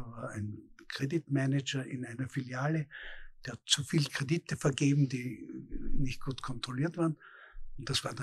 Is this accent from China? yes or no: no; Austria; moved away; nachdem ich als Österreicher von den Franzosen eher wie ein Deutscher eingeschätzt wurde